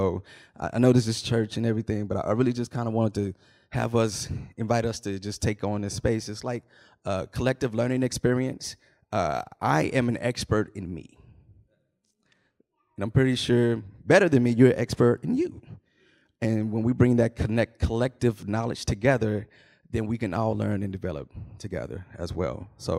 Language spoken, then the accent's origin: English; Dallas, Texas, United States; I'm from Dallas, born and raised. I grew up in the South, and so I was Baptist, grew up Baptist.